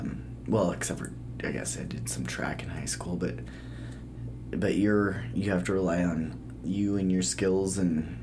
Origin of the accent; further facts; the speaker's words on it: Salt Lake City, Utah, United States; Mill Creek area.